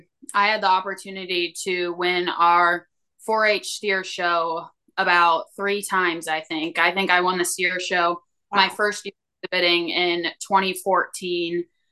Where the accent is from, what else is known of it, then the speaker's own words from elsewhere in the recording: York, Nebraska, United States; I am currently 20 years old. I'm originally from York, Nebraska, but I am currently a student at Oklahoma State.